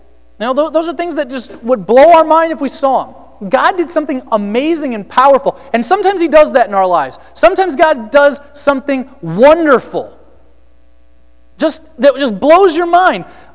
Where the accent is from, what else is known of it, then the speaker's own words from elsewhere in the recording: United States; I'm so American egotistic, you know, that's where I grew up.